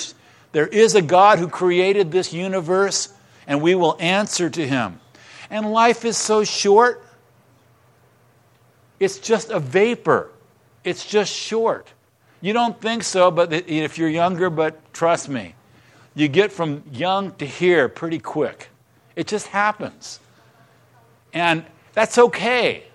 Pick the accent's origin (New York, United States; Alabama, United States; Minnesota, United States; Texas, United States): Texas, United States; born there; I was born in Texas.